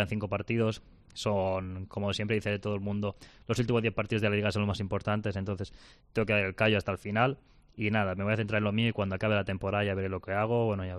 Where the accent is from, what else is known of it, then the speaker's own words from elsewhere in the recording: Castelldefels, Catalonia, Spain; soy de Castelldefels, que está aquí al lado.